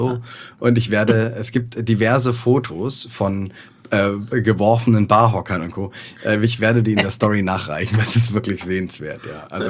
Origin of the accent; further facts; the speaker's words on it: Hamburg, Germany; Also wir sind ja Hamburger.